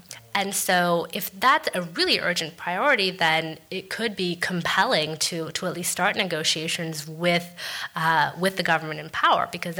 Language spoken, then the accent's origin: English; California, United States; born there; I was born in Northern California and didn't really visit Iran properly as an adult until 1998, at which point I was living in Cairo